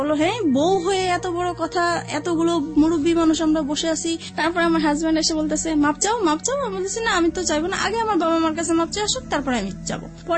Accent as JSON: {"language": "Bangla", "town": "Dhaka", "region": "Dhaka Division", "country": "Bangladesh", "tie": "born or raised there", "said": "যেহেতু ঢাকায় বড় হয়েছি"}